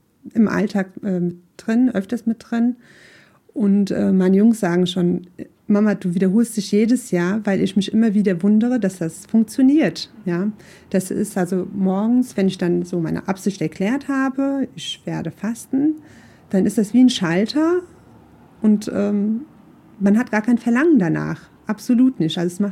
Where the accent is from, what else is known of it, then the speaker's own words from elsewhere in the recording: Nassau, Rhineland-Palatinate, Germany; born there; wohne in Nassau. Ich bin auch in Nassau geboren, bin 45 Jahre alt